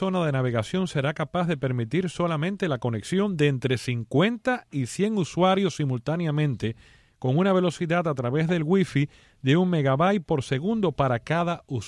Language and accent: Spanish; Cuba; Bueno, yo les respondo como pueblo cubano.